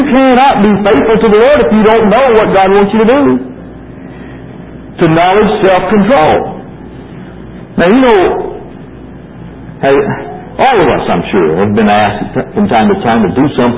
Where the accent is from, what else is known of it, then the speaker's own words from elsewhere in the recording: Ireland; you know, I'm an Irishman, and I don't have much patience